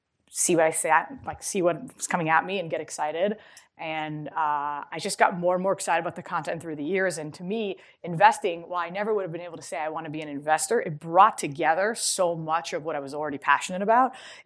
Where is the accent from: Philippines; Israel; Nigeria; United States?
Israel; I grew up in Israel and went to Princeton